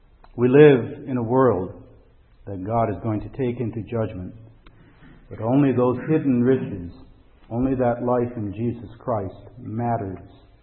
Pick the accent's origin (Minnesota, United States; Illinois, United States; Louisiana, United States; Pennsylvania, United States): Illinois, United States; Chicago; We'd go in Chicago, I come from Chicago, and there used to be a McCormick place.